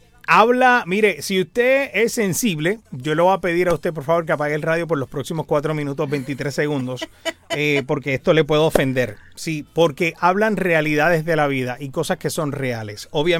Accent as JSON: {"language": "Spanish", "town": "Miami Beach", "region": "Florida", "country": "United States", "tie": "born there", "said": "Yo nací en Miami Beach"}